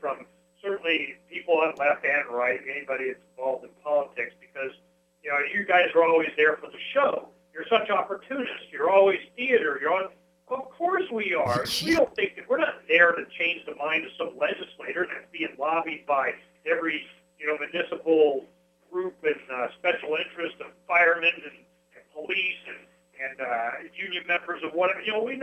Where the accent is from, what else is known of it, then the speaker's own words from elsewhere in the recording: Phoenix, Arizona, United States; I was from Phoenix, and we had gone through these stages.